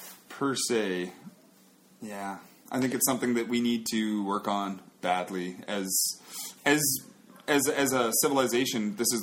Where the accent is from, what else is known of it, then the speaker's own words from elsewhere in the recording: Canada; And I said I was from Canada